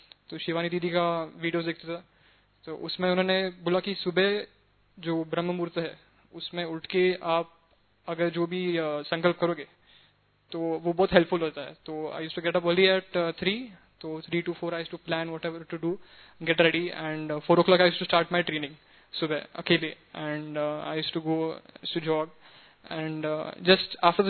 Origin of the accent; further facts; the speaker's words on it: Pune, Maharashtra, India; और मैं पुणे से हूँ